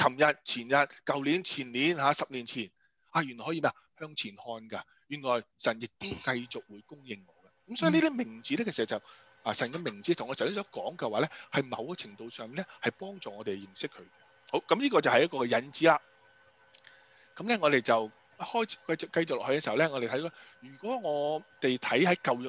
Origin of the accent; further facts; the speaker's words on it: China; 有时候我们中国人用中国人的圈子里面的改名呢